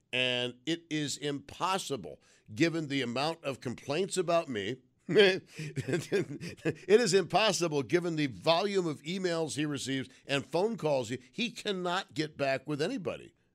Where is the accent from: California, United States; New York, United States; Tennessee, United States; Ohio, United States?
New York, United States; Olean; born there; was born in Olean, New York.